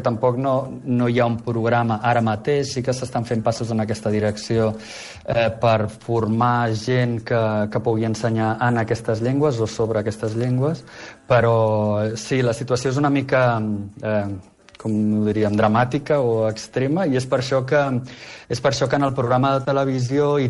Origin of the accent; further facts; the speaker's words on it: Alghero, Sardinia, Italy; accent: Algherese Catalan; el meu català, la meva varietat del català, l'algarès